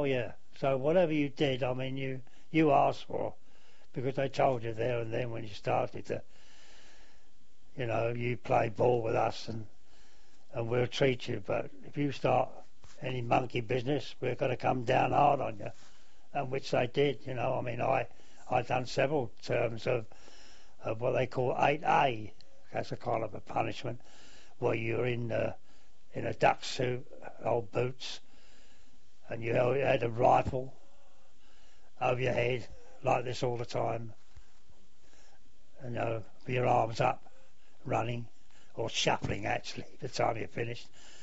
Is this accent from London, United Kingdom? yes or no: yes; Eltham, London, United Kingdom; Eltham here. I've been born and bred in Eltham. That's 68 years, coming up to 69 years next June.